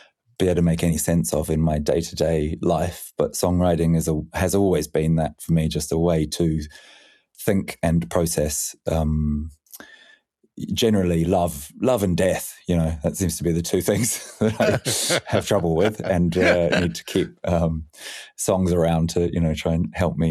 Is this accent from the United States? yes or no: no; New Zealand; when I was younger and growing up in New Zealand